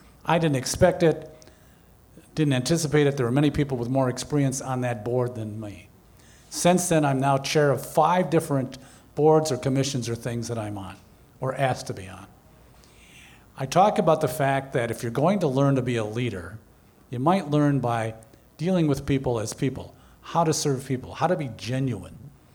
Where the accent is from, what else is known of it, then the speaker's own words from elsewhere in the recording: Port Washington, Wisconsin, United States; also born or lived in Chicago; I grew up in Port Washington and put myself through college at Whitewater and then ended up in Chicago.